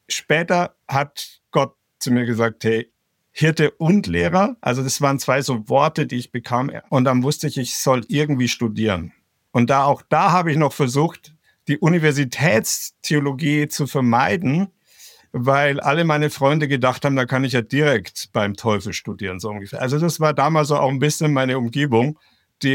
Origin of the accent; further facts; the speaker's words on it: Bavaria, Germany; Also ich bin aufgewachsen in der Oberpfalz und es ist damals zumindest noch 95% katholisch gewesen. Heute nicht mehr so. Bin also in einer katholischen Familie aufgewachsen